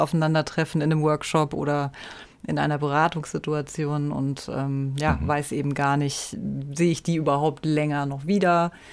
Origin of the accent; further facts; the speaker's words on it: Göttingen, Lower Saxony, Germany; born there; moved away; also born or lived in North Germany; auch erstmal gar nicht hier geboren, aber ich lebe jetzt auch schon über 25 Jahre in der Stadt. Komme aber eigentlich gebürtig aus Göttingen und dann mit einem kleinen Umweg über den Norden Westdeutschlands.